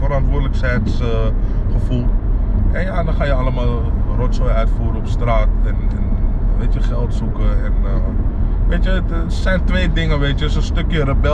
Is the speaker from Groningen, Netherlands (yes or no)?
no; Amsterdam, North Holland, Netherlands; ik ben in Amsterdam Zuidoost opgegroeid. Toevallig, we rijden nu langs waar ik ben opgegroeid.